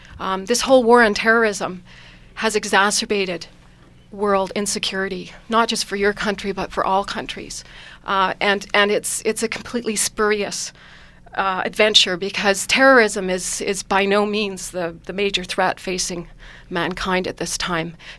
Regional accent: Canada; this might be presumptuous as a Canadian, but, we live very close to you.

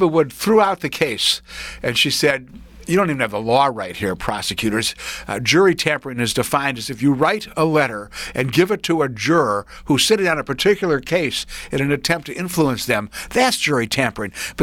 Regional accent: Wisconsin, United States; I grew up in Wisconsin when Senator Joseph McCarthy was our senator.

